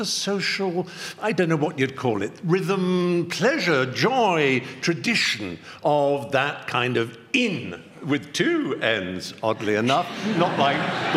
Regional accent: England, United Kingdom; I got a large chin. I'm fleshy. I'm English.

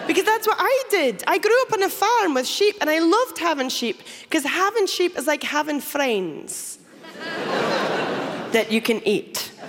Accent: Scotland, United Kingdom; I am from Shetland, if you don't know what Shetland is, because you're not those two people there, Shetland is a tiny Scottish island way, way up in the North Sea.

